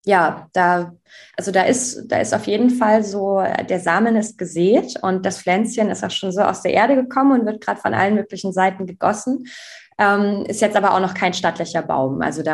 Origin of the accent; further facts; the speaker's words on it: Saxony, Germany; hier in Sachsen, in meinem Heimatbundesland.